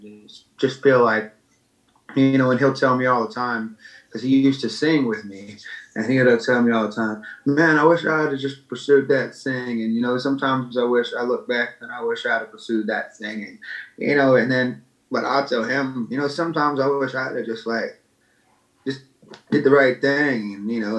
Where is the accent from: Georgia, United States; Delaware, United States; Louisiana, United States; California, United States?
Georgia, United States; Conyers; It's like my hometown Conyers looks so much better now than it did when I hated it.